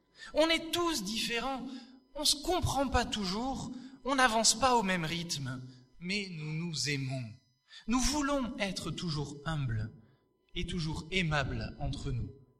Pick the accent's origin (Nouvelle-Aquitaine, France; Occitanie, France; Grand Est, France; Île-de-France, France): Occitanie, France; Toulouse; also born or lived in Castres; Moi, personnellement, je ne suis pas d'ici. Je suis du Sud-Ouest. Je suis né à Castres, j'ai grandi dans le Sud-Ouest, à Toulouse. Je suis ici, avec mon épouse, on est arrivé depuis quoi ? 7 mois, 7-8 mois ? Ça fait 7 mois qu'on est là